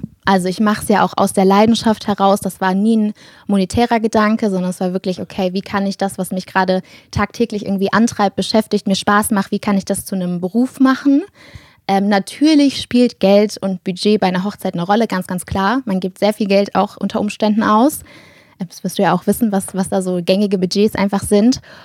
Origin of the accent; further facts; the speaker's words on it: Buchholz in der Nordheide, Lower Saxony, Germany; Ich komme aus Buchholz in der Nordheide. Den dir das nicht sagt, das liegt etwas südlich von Hamburg, gehört aber schon zu Niedersachsen.